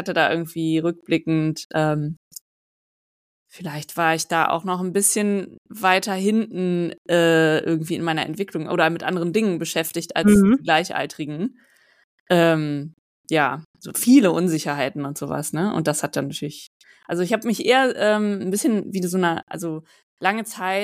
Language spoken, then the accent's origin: German; Cologne, North Rhine-Westphalia, Germany; ich komme ja aus Köln